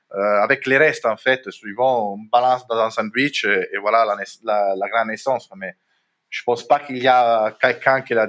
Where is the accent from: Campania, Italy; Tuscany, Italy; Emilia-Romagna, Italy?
Tuscany, Italy; en Toscane, c'est là d'où je viens